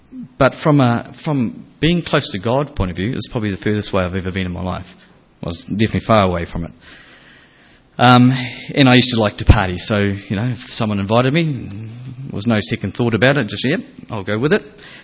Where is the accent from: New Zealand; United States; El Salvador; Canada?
New Zealand; first language Japanese; English is a second language; didn't really want to be back in NZ. It's not really where I wanted to be. My first language is Japanese. I wanted to speak Japanese